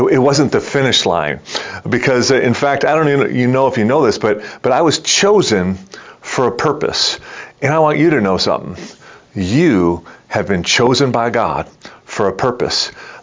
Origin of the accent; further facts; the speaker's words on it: Detroit, Michigan, United States; So back in 1987, the NHL entry draft was held in my hometown of Detroit, Michigan.